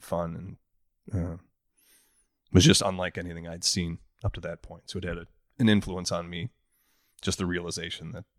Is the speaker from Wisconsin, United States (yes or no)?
yes; Oshkosh, Wisconsin, United States; I grew up in Oshkosh, Wisconsin, and we were really lucky in that town.